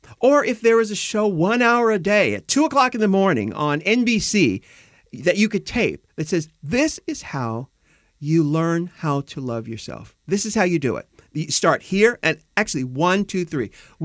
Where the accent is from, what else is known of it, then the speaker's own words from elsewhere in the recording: United States; I'm American